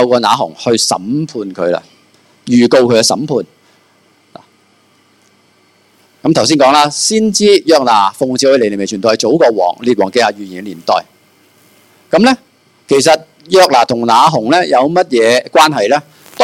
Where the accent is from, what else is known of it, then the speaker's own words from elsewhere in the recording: China; 我哋中国人说话咧